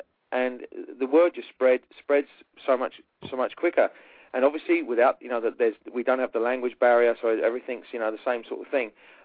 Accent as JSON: {"language": "English", "region": "England", "country": "United Kingdom", "said": "I'm an Englishman with a surname"}